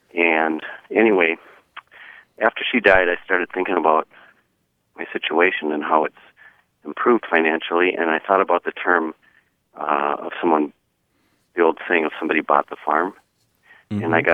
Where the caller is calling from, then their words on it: North Branch, Minnesota, United States; I'm calling from North Branch, Minnesota.